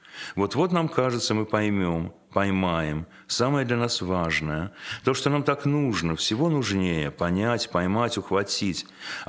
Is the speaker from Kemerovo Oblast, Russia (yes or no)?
no; Moscow, Russia; Да, хотя я вырос в Москве, но я много бывал там, в Питере.